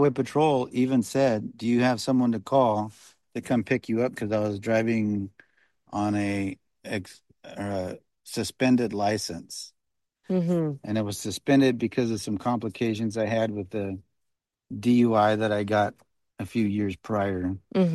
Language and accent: English; Kokomo, Indiana, United States; from Kokomo. I'm not anybody.